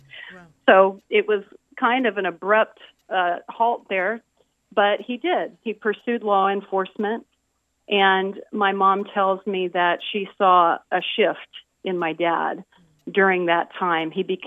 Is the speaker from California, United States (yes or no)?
yes; San Jose, California, United States; I grew up in San Jose, California. San Jose is now known as Silicon Valley, but it was in the earlier years before it was really Silicon Valley. And I am the youngest of three children.